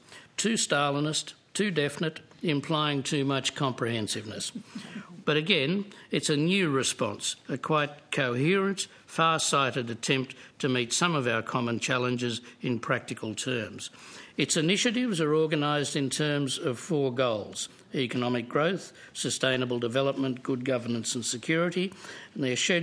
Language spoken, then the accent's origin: English; Australia; And speaking for a moment as an Australian rather than as a regional citizen, and perhaps emboldened by the fact that we are meeting not far from the place where Australia, and with it its Pacific ambitions, began